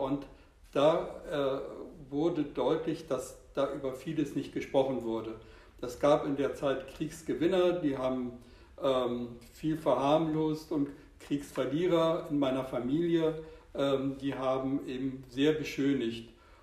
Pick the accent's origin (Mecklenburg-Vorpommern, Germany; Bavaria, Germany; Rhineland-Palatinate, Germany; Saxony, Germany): Mecklenburg-Vorpommern, Germany; Rerik; ich bin in Rerik-Wustrow aufgewachsen an der Ostsee